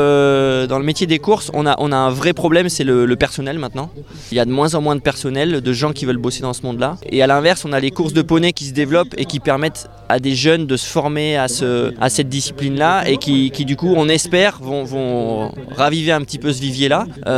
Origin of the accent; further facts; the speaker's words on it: Pays de la Loire, France; Alors moi je suis originaire de la campagne juste à côté, c'est pour ça que j'ai commencé chez Emmanuel ma carrière. Et puis la vie faisant, je suis installé à Châteaubriant, entre Rennes, Angers et Nantes, dans l'ouest